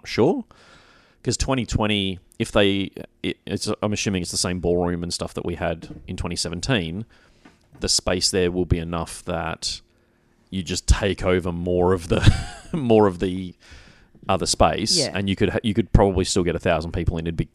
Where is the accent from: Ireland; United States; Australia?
Australia; As an Aussie...